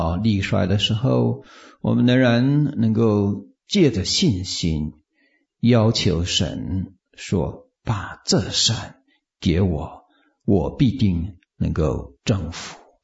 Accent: China; 我们中国人有一句话说，人穷则乎天

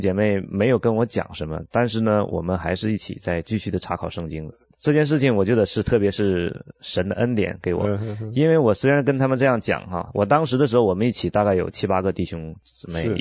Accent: Jilin, China; now in United States; 我是从中国大陆的吉林省来的。

